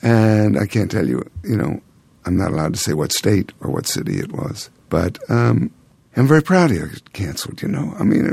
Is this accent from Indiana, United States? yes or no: no; New York City, New York, United States; When I was a young boy, 12 years old, growing up in New York City, I could ride the subway by myself and never ever be afraid.